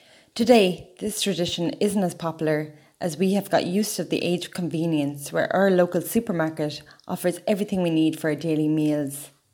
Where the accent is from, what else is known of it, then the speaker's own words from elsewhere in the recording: Ireland; I should know, I'm Irish.